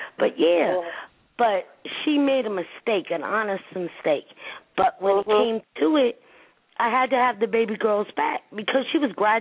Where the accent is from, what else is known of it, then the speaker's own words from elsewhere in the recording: Newark, New Jersey, United States; I know I came from Newark.